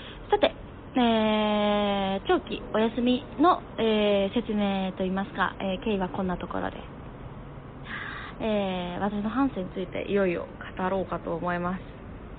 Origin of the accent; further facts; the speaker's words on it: Aichi, Japan; 私生まれも育ちも愛知県です。愛知県のですね、田舎町に生まれまして、あの母子家庭だったんですよね。